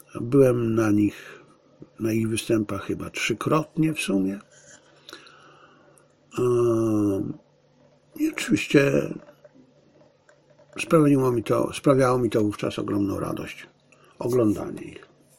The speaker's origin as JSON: {"language": "Polish", "town": "Zabrze", "region": "Silesian Voivodeship", "country": "Poland", "tie": "born there", "said": "ja urodziłem się w roku 50, jak Państwu mówiłem wielokrotnie, w Zabrzu"}